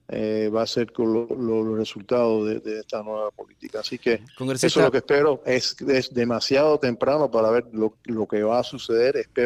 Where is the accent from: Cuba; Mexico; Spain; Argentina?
Cuba; yo siempre, bueno, yo soy cubano